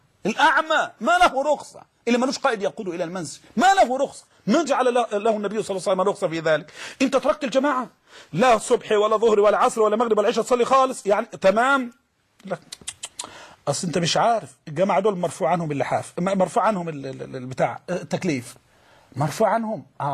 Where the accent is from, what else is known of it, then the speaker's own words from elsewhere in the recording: Egypt; الرواية المحفوظة عندنا كمصريين